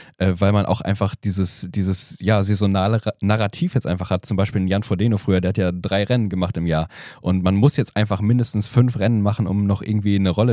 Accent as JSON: {"language": "German", "region": "North Rhine-Westphalia", "country": "Germany", "said": "ich komme ja auch aus dem Ruhrgebiet"}